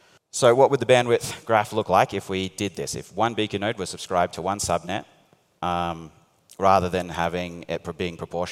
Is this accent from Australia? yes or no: yes; Australia; So I'm Australian, and I can see a few Australians in the audience.